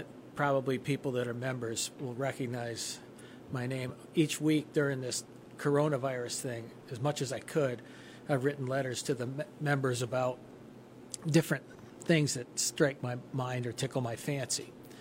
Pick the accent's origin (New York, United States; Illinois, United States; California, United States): New York, United States; Roxbury; Well, I grew up right here in Roxbury, actually up around the corner from the station.